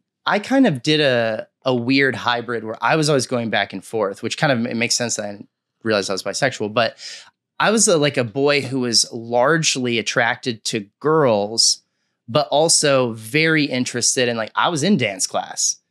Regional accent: Texas, United States; I grew up in Texas.

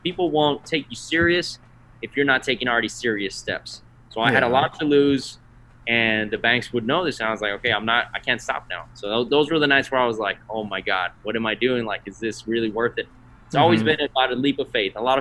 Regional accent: Texas, United States; Texas, I came back to my roots, but I'm not from Austin. I'm from the Valley. Once again, I lived in San Antonio for a bit, but you know, we're Austin and San Antonio, two worlds apart.

